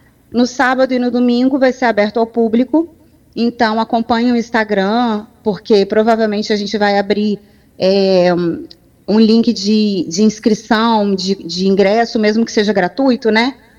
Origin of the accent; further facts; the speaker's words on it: Aracruz, Espírito Santo, Brazil; Eu sou cineasta, sou de Aracruz